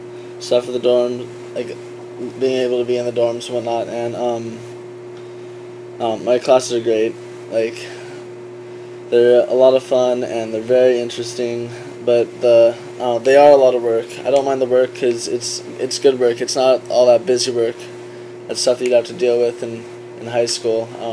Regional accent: San Diego, California, United States; I'm from San Diego. I was born and raised here.

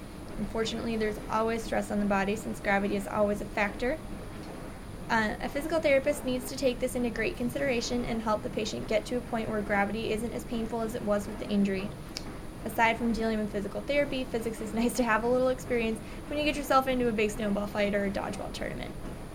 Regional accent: New Orleans, Louisiana, United States; I am from New Orleans, Louisiana, and I've gone to 3 different universities since I started college in the fall of 2004.

